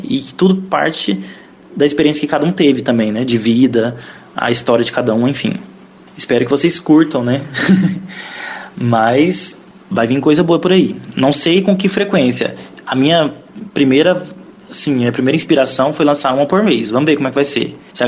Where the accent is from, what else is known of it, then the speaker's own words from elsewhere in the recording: Goianésia, Goiás, Brazil; eu fui em Goianésia, que é minha cidade natal